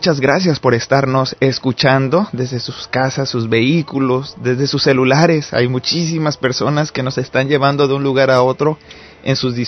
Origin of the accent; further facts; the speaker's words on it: Mexico; now in United States; muy querido en mi país, México, también aquí en los Estados Unidos